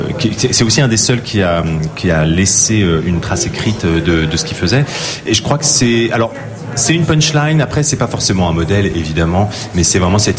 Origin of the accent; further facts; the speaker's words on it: Brittany, France; on est finalement un peu à l'image de ce que sont les musiciens on va dire de Bretagne, puisqu'on vient de Bretagne